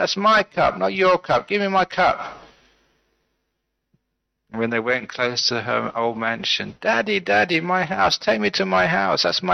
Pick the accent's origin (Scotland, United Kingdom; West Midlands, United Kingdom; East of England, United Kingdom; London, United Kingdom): London, United Kingdom; born there; I was born in London, and I became a Buddhist.